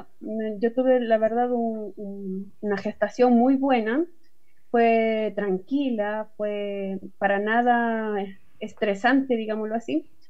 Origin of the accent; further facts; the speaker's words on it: Chile; aquí en Chile decimos guatita la barriga